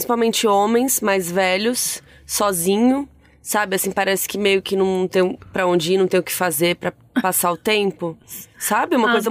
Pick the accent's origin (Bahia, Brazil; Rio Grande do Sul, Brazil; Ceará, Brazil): Rio Grande do Sul, Brazil; Rio Grande; born there; na cidade onde eu nasci. O caso aconteceu na cidade do Rio Grande, no Rio Grande do Sul, conhecida pela Praia do Cassino.